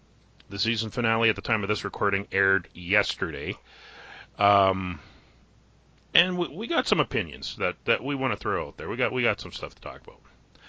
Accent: Canada; That's what I grew up watching in Canada on CBC, Star Trek, the original series.

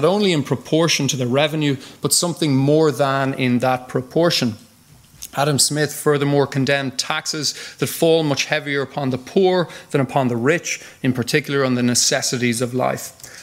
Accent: Ireland; As an Irishman

